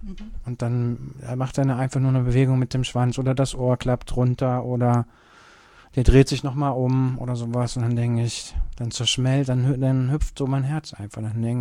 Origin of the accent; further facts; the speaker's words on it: Kürten, North Rhine-Westphalia, Germany; Also zu Hause, ich komme ja aus Kürten